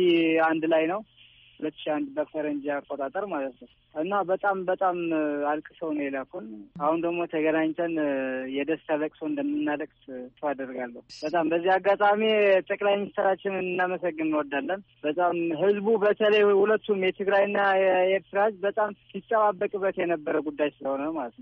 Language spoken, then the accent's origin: Amharic; Eritrea; now in Mekele, Ethiopia; ለምሳሌ እኔ ኤርትራ ነው ተወልጄ ያደግኩት፣ ኢትዮጵያዊ ነኝ። ስራ 4 አመት በፊት ነው ከዛ የመጣሁት